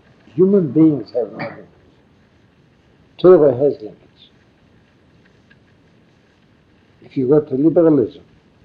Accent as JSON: {"language": "English", "town": "Los Angeles", "region": "California", "country": "United States", "said": "Los Angeles."}